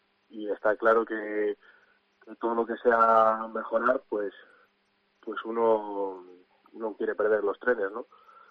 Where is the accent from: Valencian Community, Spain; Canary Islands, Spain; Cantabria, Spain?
Cantabria, Spain; Yo como buen cántabro, como buen racinguista